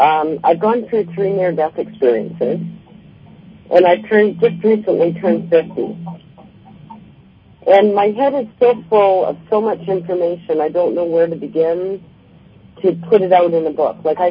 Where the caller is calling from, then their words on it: Canada; I'm calling from Canada.